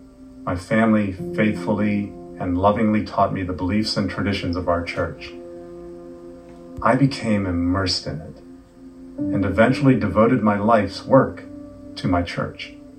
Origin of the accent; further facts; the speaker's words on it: Pittsburgh, Pennsylvania, United States; I grew up in Pittsburgh, a city with 446 bridges.